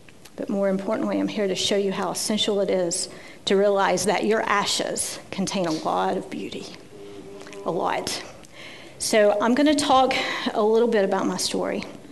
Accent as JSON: {"language": "English", "region": "Tennessee", "country": "United States", "tie": "born or raised there", "said": "I grew up in the South. Tennessee is my home state. It is where I grew up, with a mother and a father and in the country and on a farm."}